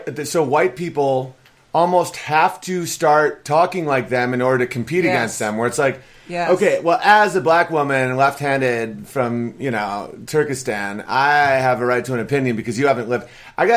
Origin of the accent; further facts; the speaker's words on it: Galena, Illinois, United States; Well, you weren't born in Benton, Wisconsin. I'm from Galena, Illinois